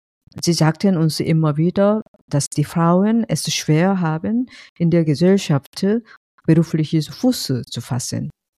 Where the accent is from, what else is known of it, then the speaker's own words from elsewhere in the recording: South Korea; German is a second language; moved away as an adult; now in Germany; Ich komme aus Korea. 1991 kam ich nach Deutschland zu studieren. Seitdem lebe ich in Deutschland. Inzwischen habe ich hier mehr Zeit verbracht als in meiner Heimat. Heute würde ich mich als eine europäische Koreanerin bezeichnen.